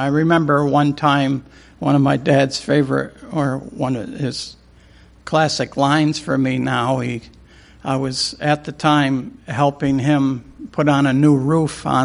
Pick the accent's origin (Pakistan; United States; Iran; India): United States; And for us, primarily, we grew up in the United States